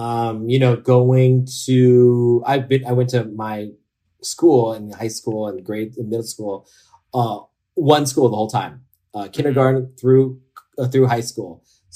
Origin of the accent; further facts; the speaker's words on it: California, United States; But I think I grew up in an environment, growing up in the Bay Area was also a huge blessing because everyone around me was changing the world.